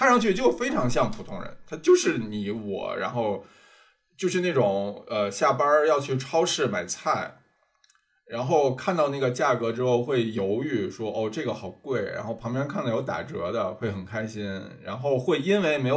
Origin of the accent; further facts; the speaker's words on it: China; 作为一个中国人很难理解这么客气